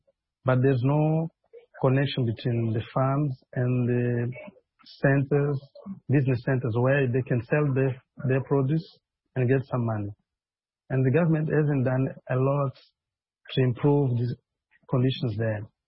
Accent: Mozambique; I'm a journalist from Mozambique.

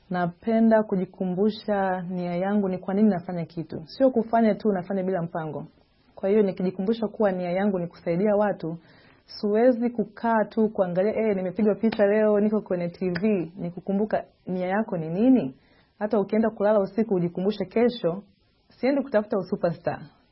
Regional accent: Tanzania; nimetoka Tanzania

